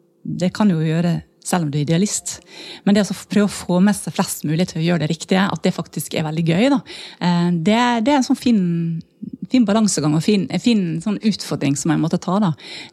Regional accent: Møre og Romsdal, Norway; for jeg kommer fra Sunnmøre

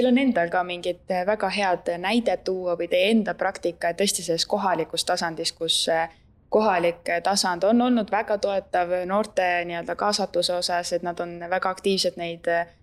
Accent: Harju County, Estonia; Aga no teie tulete siin Tartust, on ju, ma ise olen siit Harjumaalt

